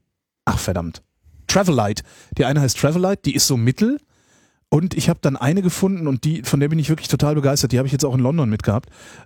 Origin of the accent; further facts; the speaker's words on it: Cologne, North Rhine-Westphalia, Germany; Auch von hier zum Beispiel nach Köln, wenn ich in meine alte Heimat fliege.